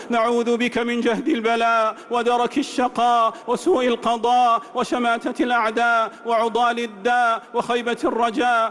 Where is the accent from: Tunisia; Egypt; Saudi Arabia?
Saudi Arabia; اللهم احفظ بلادنا المملكة العربية السعودية